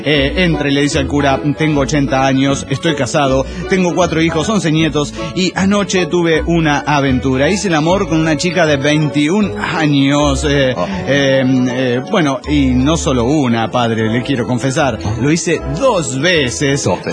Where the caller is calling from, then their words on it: Calchaquí, Argentina; de Calchaquí, Argentina.